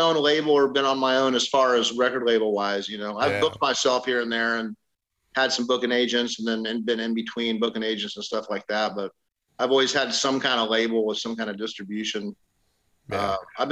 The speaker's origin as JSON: {"language": "English", "region": "Florida", "country": "United States", "tie": "born or raised there", "said": "we're going to be doing some CD release shows in July and August through my home state of Florida."}